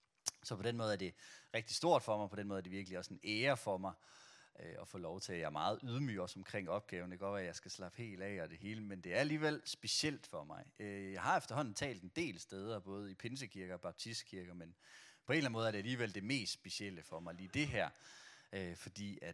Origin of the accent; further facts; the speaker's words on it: Brande, Central Denmark Region, Denmark; Jeg er jo vokset op i Brande, og elsker Brande, elsker min tid der.